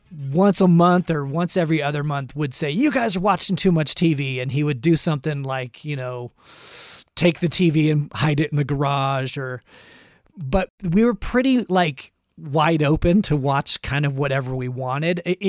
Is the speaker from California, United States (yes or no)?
yes; Los Angeles, California, United States; being in LA, growing up in Los Angeles, there was a weird stations and cable access.